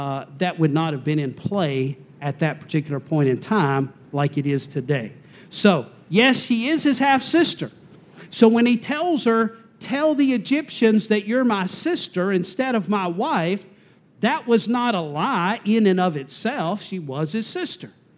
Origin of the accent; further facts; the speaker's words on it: the South, United States; I'm from the South, and my mama raised me right, so we grew up watching Gone with the Wind.